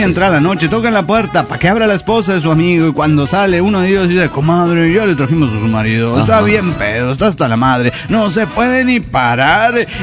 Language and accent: Spanish; Mexico City, Mexico; de Ciudad de México.